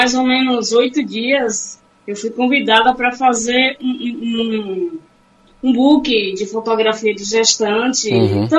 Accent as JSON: {"language": "Portuguese", "town": "Riachão do Jacuípe", "region": "Bahia", "country": "Brazil", "also_born_or_lived": "Juazeiro / Feira de Santana", "said": "Então, eu sou de Riachão de Jacuípe, mas já morei em outros lugares, como, por exemplo, Juazeiro, outros cantos do Nordeste, Feira de Santana"}